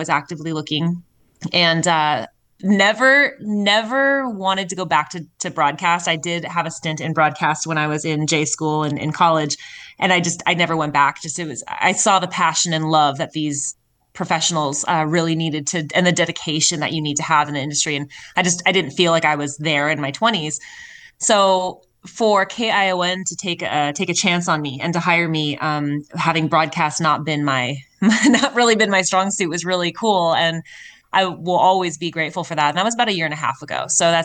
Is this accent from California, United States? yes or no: yes; Santa Cruz, California, United States; So I grew up in Santa Cruz. I went to Harbor High and I was part of the journalism program there.